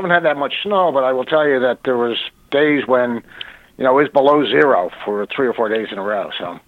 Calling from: Washington, District of Columbia, United States; Washington, D.C.

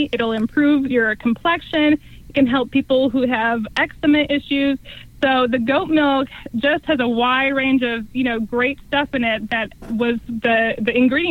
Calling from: Winston-Salem, North Carolina, United States; I'm in Winston-Salem, North Carolina.

